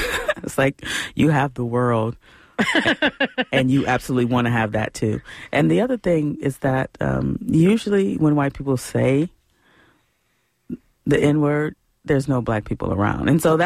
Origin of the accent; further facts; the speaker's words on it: Detroit, Michigan, United States; I'm not used to this because I'm from Detroit